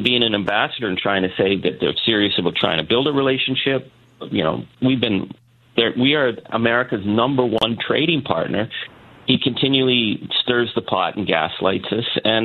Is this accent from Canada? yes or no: yes; Canada; You want to insult my country? You want to tell me that I don't have a right to exist as a Canadian?